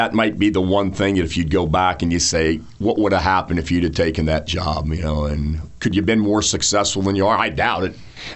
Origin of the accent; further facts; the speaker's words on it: Warren, United States; Realistically, I'd probably have stayed in my hometown, Warren, and I'd probably have been working in a steel mill.